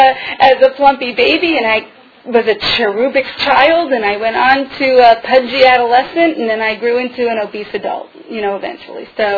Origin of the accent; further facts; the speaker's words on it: Kentucky, United States; I mean, you know, I grew up in Kentucky. So, you know, deep fried everything.